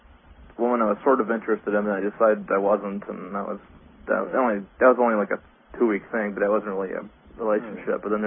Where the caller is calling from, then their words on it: New York, United States; I'm calling from Western New York State.